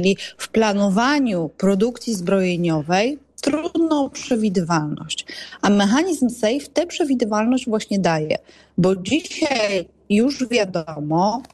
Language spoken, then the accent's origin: Polish; Poznań, Greater Poland Voivodeship, Poland; Ja się cieszę też jako poznanianka, że taki nowy duch będzie tchnięty w zakłady w Poznaniu.